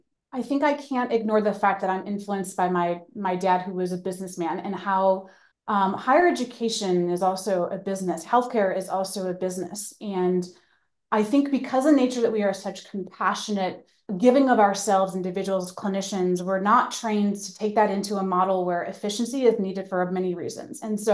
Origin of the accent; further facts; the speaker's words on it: Ohio, United States; So I am from Ohio. I'm an Ohio native.